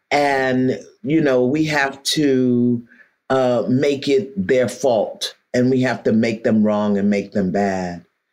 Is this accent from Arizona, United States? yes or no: no; Brooklyn, New York, United States; I'm from Brooklyn. I rebel against everything.